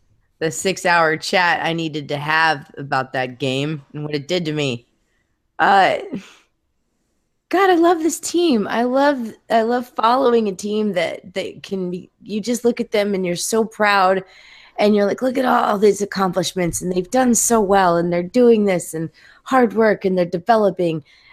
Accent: Manteca, California, United States; Like, I grew up in Manteca, so that's why I put the, like, maybe that's why I pronounced it the way I did.

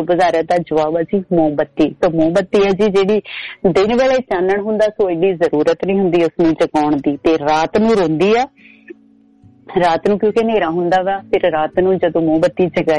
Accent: Jagraon, Punjab, India; ਤੇ ਮੈਂ ਵੀ ਜਗਰਾਓ ਤੋਂ ਹਾਂ

